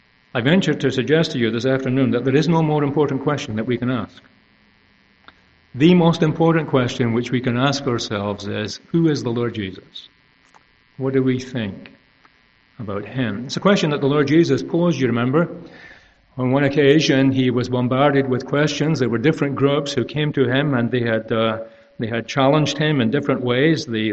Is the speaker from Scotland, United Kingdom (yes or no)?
yes; Scotland, United Kingdom; moved away as an adult; now in Canada; Yeah, I was born in Scotland, spent the first 22 years of my life in Scotland.